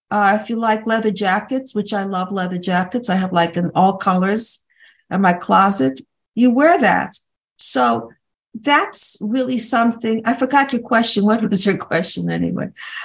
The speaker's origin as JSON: {"language": "English", "region": "New Jersey", "country": "United States", "said": "Okay, so I'm from New Jersey."}